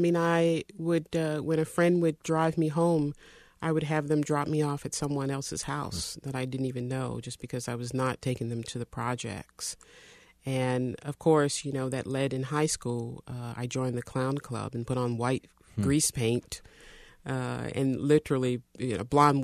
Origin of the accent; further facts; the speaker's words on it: Greensboro, North Carolina, United States; Well, me and my two sisters and my mom grew up, my mom raised us in Morningside Homes, which is in Greensboro, and it's a housing project, so it was really poor.